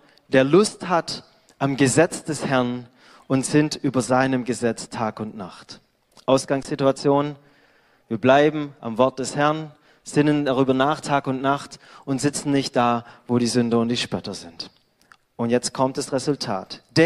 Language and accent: German; Baden-Württemberg, Germany; Ich komme ja aus dem Remstal.